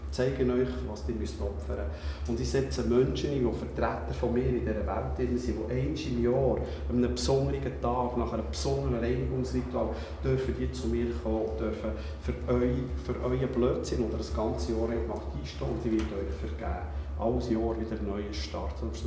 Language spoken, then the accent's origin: German; Switzerland; Wir verlieren als Schweizer unsere Identität